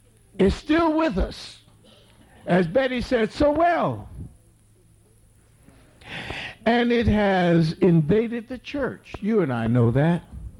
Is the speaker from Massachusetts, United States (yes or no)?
yes; Boston, Massachusetts, United States; I happen to think back, you know, I'm from Boston, and we were sort of sad because the Red Sox blew it at the last minute.